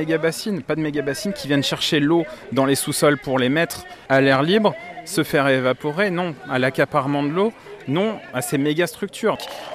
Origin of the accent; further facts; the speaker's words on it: Pays de la Loire, France; donc, je viens de la région des Pays de la Loire, la région voisine d'ici.